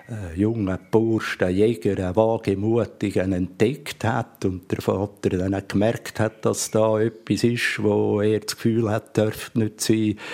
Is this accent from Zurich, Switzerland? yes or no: no; Glarus, Switzerland; Und ja, als Glarner hat man etwa ein bisschen Mühe gehabt damit.